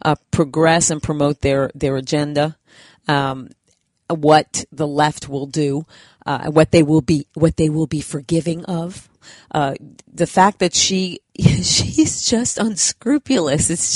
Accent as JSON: {"language": "English", "country": "United States", "said": "And as an American, I think all Americans that, you know, care about this country"}